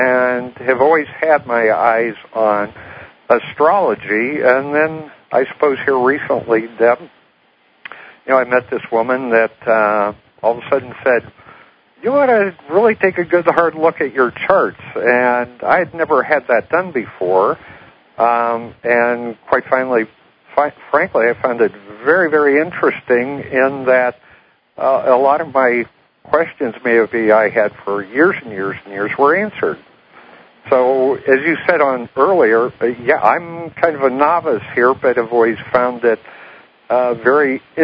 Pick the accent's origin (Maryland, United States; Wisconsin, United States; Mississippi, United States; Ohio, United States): Ohio, United States; Akron; born there; But, I was born up in Akron, Ohio, and was brought up in childhood in the United Church of Christ.